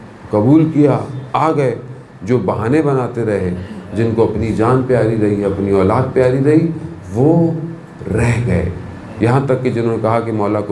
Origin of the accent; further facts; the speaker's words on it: Pakistan; بحیثیت قوم پاکستان بات کر رہا ہوں میں, بہرحال کیونکہ بہرحال ہم پاکستانی ہیں.